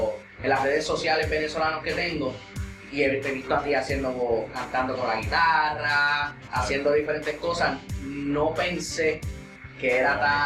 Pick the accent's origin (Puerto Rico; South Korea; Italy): Puerto Rico; nosotros los puertorriqueños y también muchos latinoamericanos nos sacan como que de la ecuación de que somos latinos.